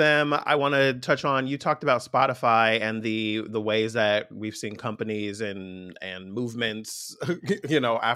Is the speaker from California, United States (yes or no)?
yes; Inglewood, California, United States; I live in Ladera Heights. Okay. You know, I grew up in Inglewood.